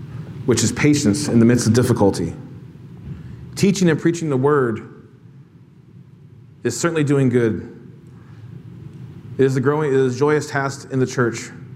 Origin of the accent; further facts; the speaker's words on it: California, United States; I grew up in Southern California.